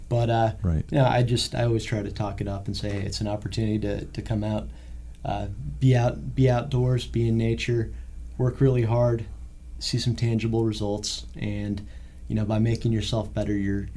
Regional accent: Kansas, United States; I knew rowing was a thing, but I grew up in Kansas.

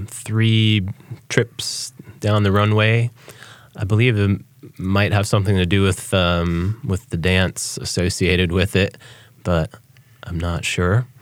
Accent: Switzerland; And I grew up in Switzerland in the 70s

